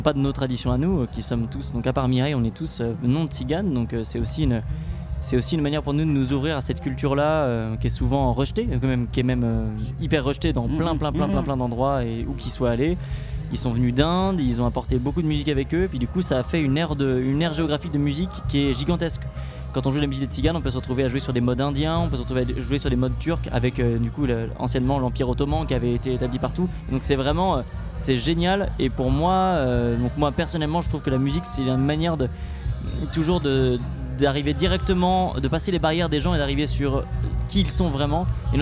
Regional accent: Saint-Nazaire, Pays de la Loire, France; Nous on avait joué beaucoup de musique klezmer à Saint-Nazaire, donc on est des Bretons de Saint-Nazaire.

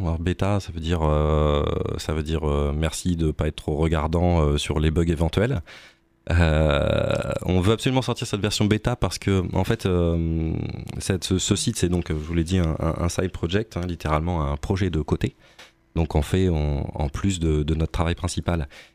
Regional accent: Tours, Centre-Val de Loire, France; Je suis un Tourangeau. Je suis né à Tours. J'ai grandi à Tours.

